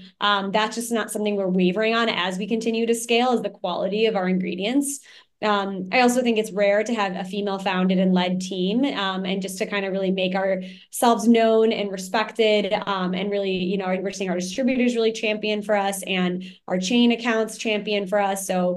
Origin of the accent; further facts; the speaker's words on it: Wisconsin, United States; For me, I grew up in Wisconsin.